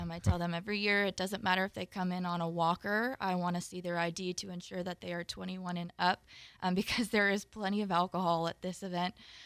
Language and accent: English; New York, United States; I'm from upstate New York. It's about the same.